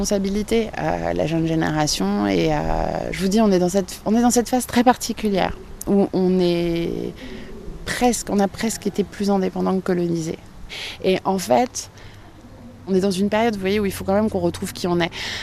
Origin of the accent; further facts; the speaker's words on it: Benin; Donc, on n'est plus dahoméen, on est français.